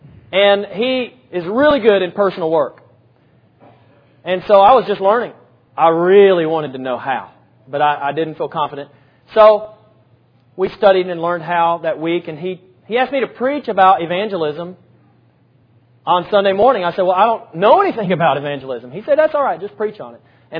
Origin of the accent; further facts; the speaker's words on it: Alabama, United States; And my wife is from Tampa, and I'm from North Alabama.